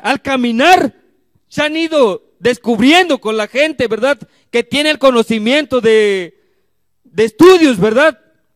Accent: Mexico; inaceptable, como mexicano, como cualquier persona de cualquier país

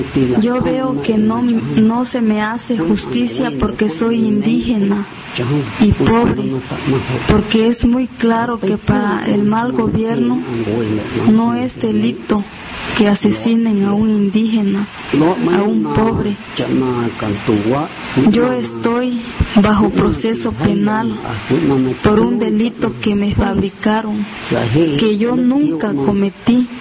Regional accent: Xochistlahuaca, Guerrero, Mexico; born there; Actualmente tengo 78 años. Nací en Sulha, Xochitlahuaca. Soy campesino.

